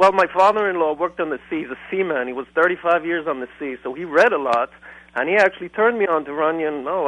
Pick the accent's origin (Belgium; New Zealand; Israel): Israel; also born or lived in New York; now in Houston, United States; I'm from Israel. I lived 15 years in New York. Now I live in Houston.